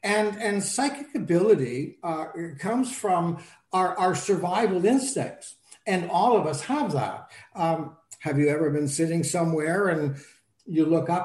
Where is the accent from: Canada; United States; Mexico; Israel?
Canada; I'm Canadian, so, and I'm in Toronto.